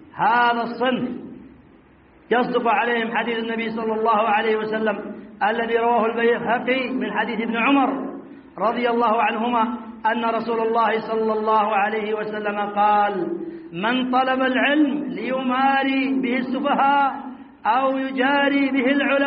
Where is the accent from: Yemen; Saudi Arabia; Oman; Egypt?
Yemen; عندنا في اليمن